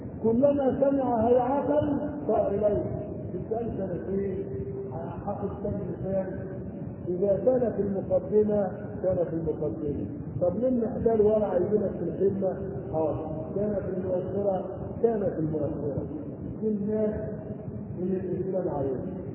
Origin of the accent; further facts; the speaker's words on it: Egypt; أنا مصري مسلم